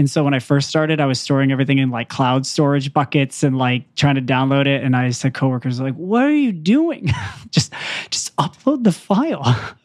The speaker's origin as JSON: {"language": "English", "country": "United States", "said": "I keep wanting to say pick six because I'm American."}